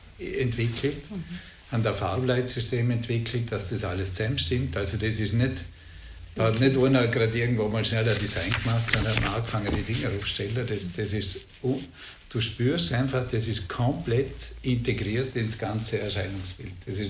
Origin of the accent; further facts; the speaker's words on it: Vorarlberg, Austria; da sind wir Vorarlberger wahnsinnig schüchtern